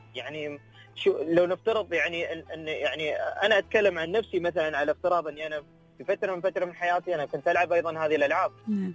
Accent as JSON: {"language": "Arabic", "country": "United Arab Emirates", "said": "اذا انا كفرد اماراتي في عمر الشباب"}